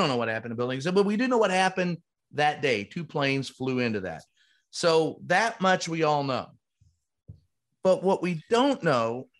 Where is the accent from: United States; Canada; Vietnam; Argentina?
Vietnam; I grew up in Vietnam